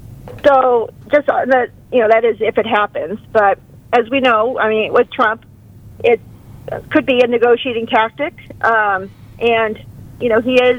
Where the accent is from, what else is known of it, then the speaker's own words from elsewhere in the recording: Midwest, United States; And, you know, I'm from the Midwest.